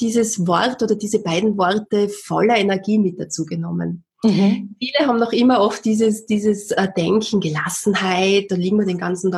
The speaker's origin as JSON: {"language": "German", "country": "Austria", "said": "bei uns in Österreich"}